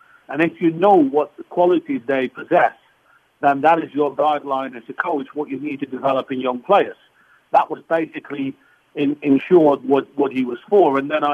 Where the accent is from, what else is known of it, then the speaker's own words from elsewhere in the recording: Netherlands; I was born in 64, so really when I started to get acquainted with soccer, it was sort of in the 70s, and I grew up with the golden age of Dutch football